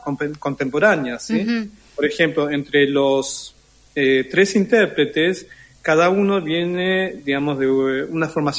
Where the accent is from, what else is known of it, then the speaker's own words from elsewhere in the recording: La Boca, Buenos Aires, Argentina; also born or lived in Japan; yo nací en La Boca. Soy argentino de familia japonesa.